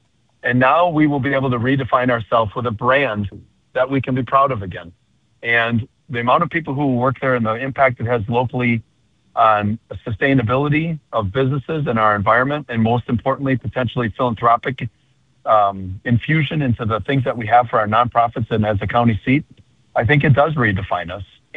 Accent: Port Washington, Wisconsin, United States; You know, I was raised in Port Washington. I've lived there my whole life.

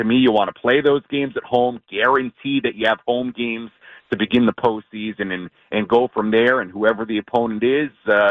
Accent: New York, United States; no secret, I grew up in New York, you know, watching, listening to Mets games

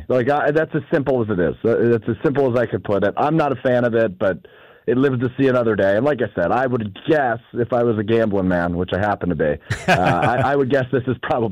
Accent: Green Bay, Wisconsin, United States; I mean, as you know, I grew up in Green Bay. I grew up on the east side of Green Bay. So it was in my literal hometown, which, for those that aren't aware, we always say how small Green Bay is.

